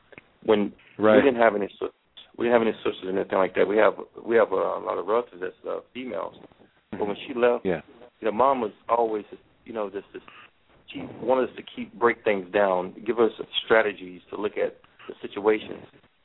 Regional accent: Louisiana, United States; My dad, we're from Louisiana.

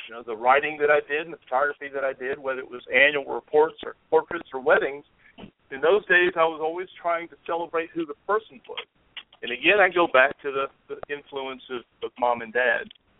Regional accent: Houston, Texas, United States; also born or lived in San Antonio; I was born in San Antonio because I was preemie. But as soon as I got out of the hospital, we were in Houston, and that was 1956. I lived in the same house all my life

